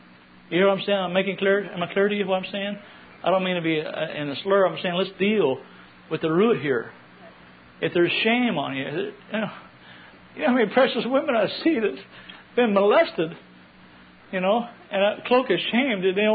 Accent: Texas, United States; I'm a Texan, so I fall in that category too.

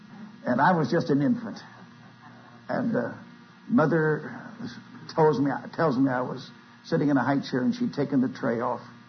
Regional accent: Indiana, United States; For those that don't know me, just by way of introduction, I'm a Hoosier from Indiana.

